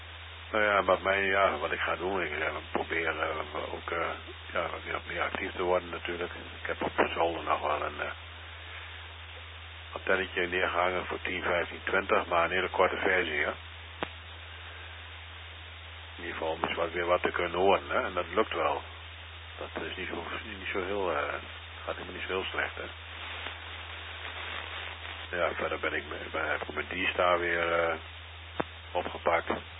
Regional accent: Zwolle, Overijssel, Netherlands; now in India; Ik kom uit Zwolle van oorsprong.

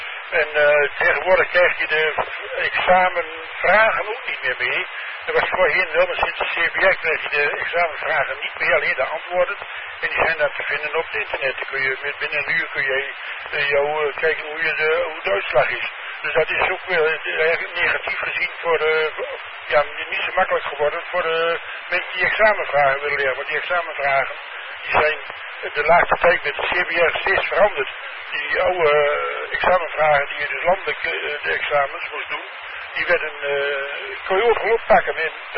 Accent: Netherlands; Ik blijf gewoon Nederlander, hoor

